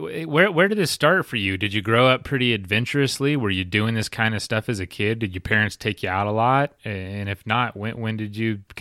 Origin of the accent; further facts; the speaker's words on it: Denver, Colorado, United States; Where I'm coming from Denver.